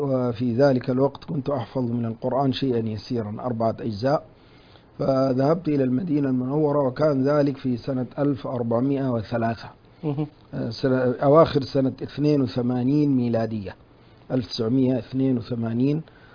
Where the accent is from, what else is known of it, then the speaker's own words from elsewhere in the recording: Cairo, Cairo Governorate, Egypt; born there; كوني من مواليد القاهرة